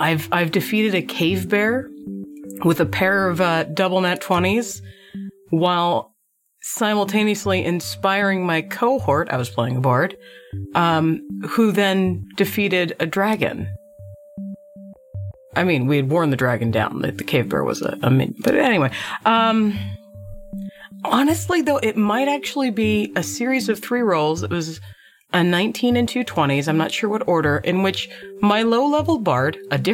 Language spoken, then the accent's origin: English; Pennsylvania, United States; guess I'm from Pennsylvania at this point, because, I mean, I've lived there since third grade, and we'll say well past third grade at this point. So yeah, Pennsylvania. I'm from Pennsylvania-ish.